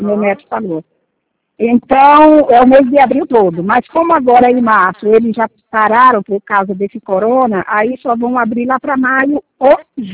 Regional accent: Maceió, Alagoas, Brazil; Eu estou aqui, eu sou daqui de Maceió.

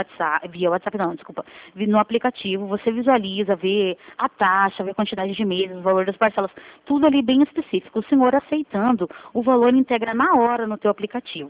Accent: Curitiba, Paraná, Brazil; Eu sou daqui de Curitiba, aqui do Paraná.

